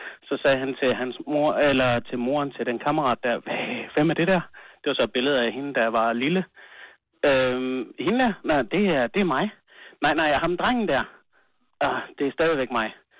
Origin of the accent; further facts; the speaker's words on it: Colombia; Jeg er faktisk fra Colombia